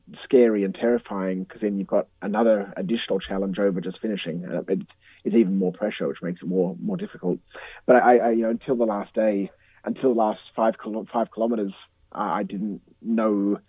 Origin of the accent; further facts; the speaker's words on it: Sydney, New South Wales, Australia; now in Hong Kong; Because growing up in Sydney and living in Hong Kong, it doesn't snow here.